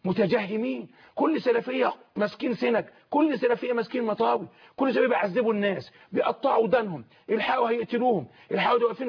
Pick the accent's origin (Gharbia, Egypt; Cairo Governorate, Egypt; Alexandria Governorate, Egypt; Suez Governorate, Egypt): Suez Governorate, Egypt; Suez; يعني إنه في عندنا في السويس